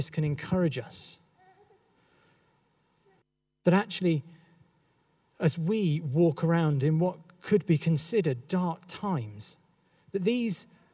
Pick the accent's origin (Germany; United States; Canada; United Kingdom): United Kingdom; England; I can say this because I grew up in the Midlands